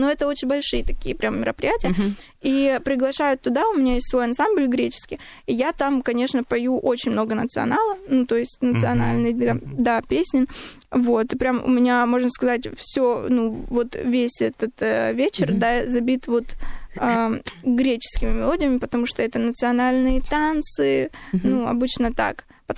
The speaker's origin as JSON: {"language": "Russian", "country": "Russia", "tie": "born there", "said": "горжусь тем, что я гречанка по происхождению, но я безумно счастлива и также горжусь тем, что я проживаю и родилась в России."}